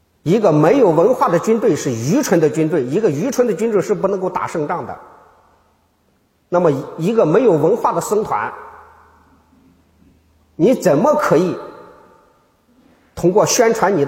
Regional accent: China; 我们中国人就可以把自己的脚放到里头去洗

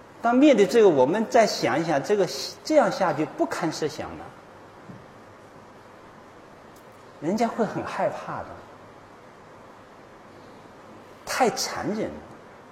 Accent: China; 所以你想想我们中国人被这套教育过来还有什么仁爱之心呢？

